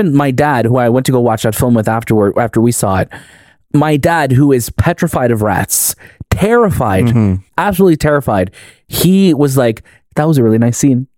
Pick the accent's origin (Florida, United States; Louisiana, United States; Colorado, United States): Florida, United States; accent: Florida; No, that was my Florida accent a little bit.